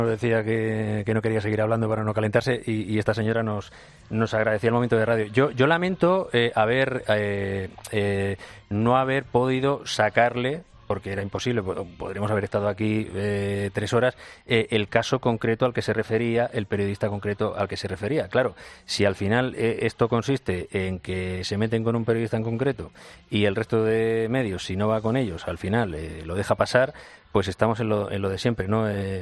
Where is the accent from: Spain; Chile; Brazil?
Spain; Catalonia; el problema que tenemos los que somos catalanes